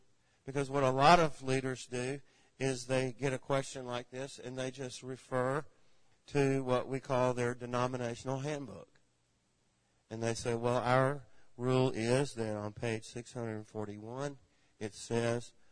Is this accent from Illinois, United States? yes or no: no; Atlanta, Georgia, United States; I'm from Georgia. I grew up in Georgia. I grew up in the Atlanta area.